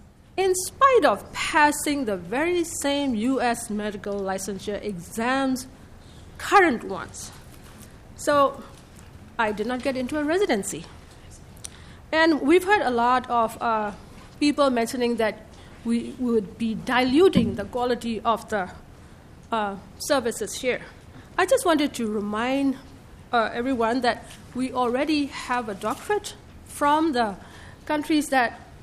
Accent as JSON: {"language": "English", "country": "Myanmar", "second_language": "English", "moved": "as an adult", "lives_now": "United States", "said": "I'm a physician from Burma. I immigrated to the United States following my parents"}